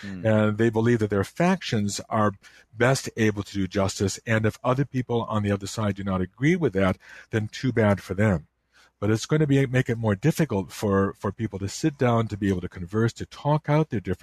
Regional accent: Chicago, Illinois, United States; I grew up in the Chicago area, and I lived in DuPage County.

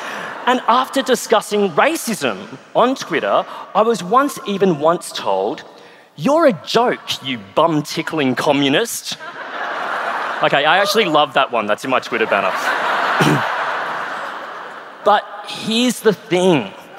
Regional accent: Nambour, Queensland, Australia; born there; I was born in Nambour.

